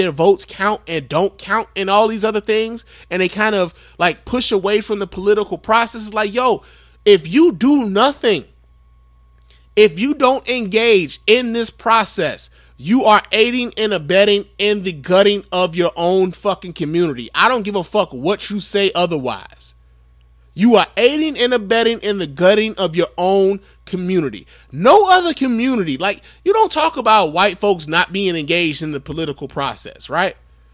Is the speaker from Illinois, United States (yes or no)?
yes; Chicago, Illinois, United States; I am a native of Chicago. I am from Chicago. I am a son of Chicago.